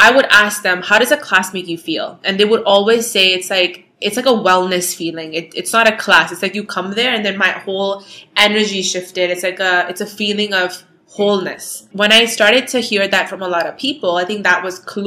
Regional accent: Toronto, Ontario, Canada; I am a girl from Toronto who is 29 years old

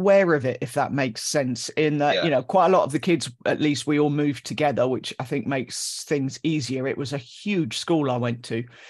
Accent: London, United Kingdom; London. So I'm born and bred in Camden Town. Mum, dad and sister.

